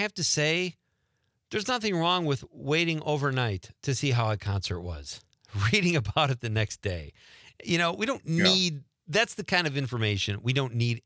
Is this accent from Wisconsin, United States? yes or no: yes; Marinette, Wisconsin, United States; when I did an interview recently at my hometown paper in Marinette.